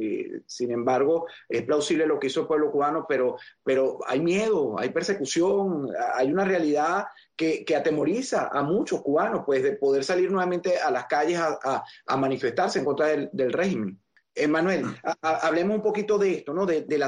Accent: Venezuela; como venezolano y como periodista

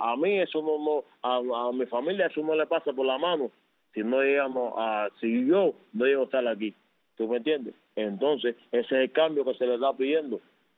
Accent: Cuba; moved away; ya llevo 11 años fuera de Cuba

